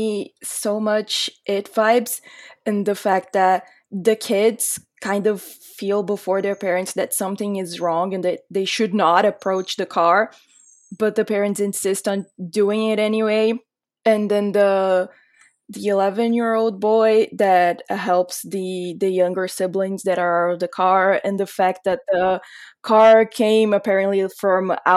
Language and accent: English; Brazil; English is a second language; I'm Brazilian, so English is not my first language